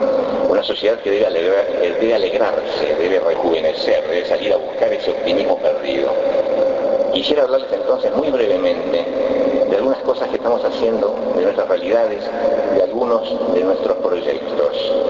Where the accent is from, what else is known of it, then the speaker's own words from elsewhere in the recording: Uruguay; a repensarnos, a mirarnos como uruguayos y a preguntarnos sincera y profundamente si nos animaremos